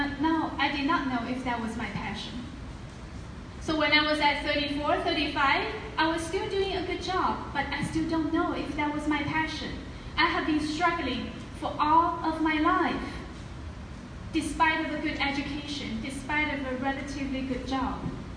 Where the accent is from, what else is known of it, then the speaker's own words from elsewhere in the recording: China; I was born and raised in China. Very traditional family.